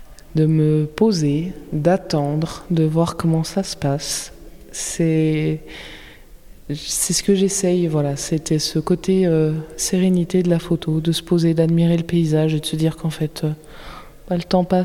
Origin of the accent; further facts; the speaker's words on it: Bourgogne-Franche-Comté, France; je ne suis pas du tout originaire de là, je suis originaire du Jura, d'en haut des montagnes. Et du coup, arriver dans le Divois, habiter en bas, il fallait que j'apprenne à le connaître.